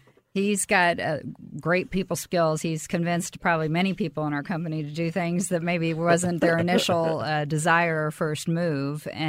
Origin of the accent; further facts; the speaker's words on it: Springfield, Illinois, United States; Yes, I grew up in Springfield as well.